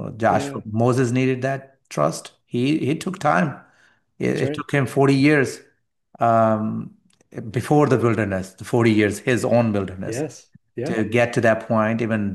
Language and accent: English; Pakistan; English is a second language; So my background is I come from a persecuted background. I'm a Pakistani Christian, so persecution was common.